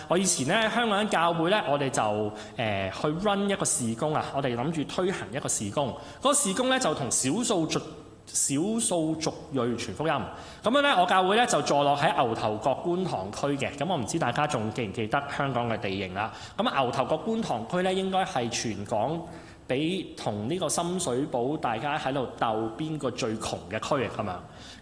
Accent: China; 佢哋唔係好似大家我哋中國人文化咁一個一個人咁樣坐

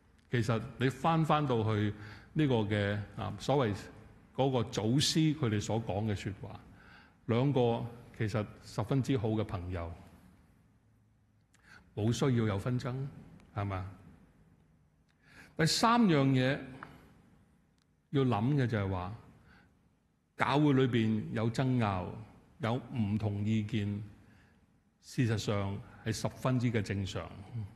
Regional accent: China; 可能因为我们中国人，我们经常都说我们要息事宁人

